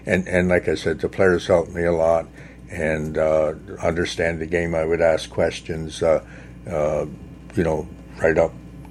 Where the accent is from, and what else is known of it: Canada